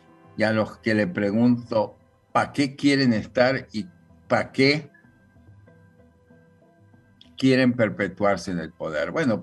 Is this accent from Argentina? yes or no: yes; Argentina; moved away; como argentino sentimental de vivir en el exterior